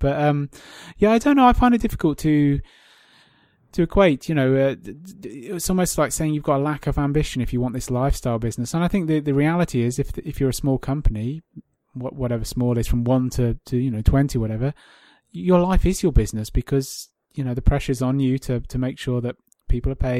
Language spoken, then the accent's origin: English; England, United Kingdom; And as an Englishman going over there occasionally for work related stuff